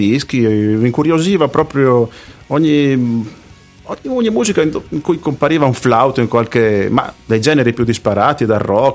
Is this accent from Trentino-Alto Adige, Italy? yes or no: yes; Civezzano, Trentino-Alto Adige, Italy; Sono qua vicino, di Civezzano.